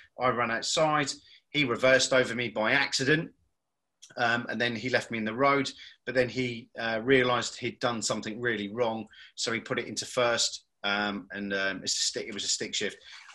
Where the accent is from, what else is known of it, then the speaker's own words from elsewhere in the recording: Great Yarmouth, East of England, United Kingdom; So the reason I mentioned I'm from Great Yarmouth is because it was a big holiday. It is a big holiday resort in the UK.